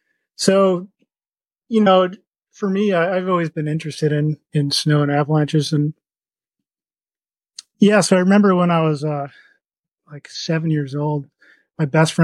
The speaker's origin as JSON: {"language": "English", "region": "New York", "country": "United States", "tie": "born or raised there", "said": "I grew up in the Northeast, in upstate New York, and I remember some epic nor'easters growing up"}